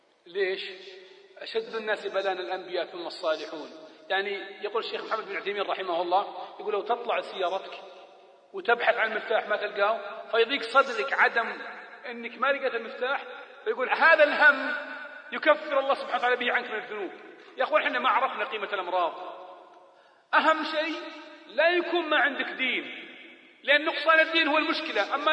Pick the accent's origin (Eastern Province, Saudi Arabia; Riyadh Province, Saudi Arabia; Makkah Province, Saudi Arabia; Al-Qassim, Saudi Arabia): Al-Qassim, Saudi Arabia; Buraydah; واحد من الشباب عندنا ببريدة